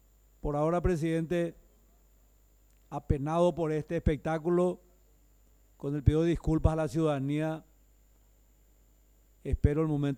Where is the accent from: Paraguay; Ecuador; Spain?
Paraguay; a mí me causa vergüenza como legislador paraguayo y también me da pena como ciudadano